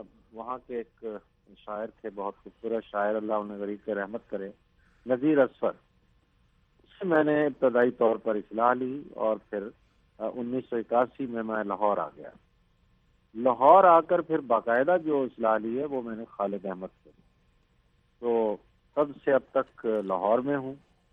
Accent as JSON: {"language": "Urdu", "town": "Mailsi", "region": "Punjab", "country": "Pakistan", "tie": "born or raised there", "said": "मेरा बुनियादी तौर पर मेलसी से है, ये ज़िला विहाड़ी है पंजाब का, وہاں میری پیدائش ہوئی 1961 میں."}